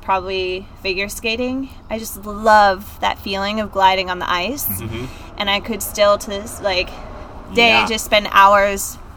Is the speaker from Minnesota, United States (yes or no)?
yes; Fridley, Minnesota, United States; also born or lived in United Kingdom; I grew up in Fridley, Minnesota for the most of my life. Before that, moved around a lot. I was born in the UK.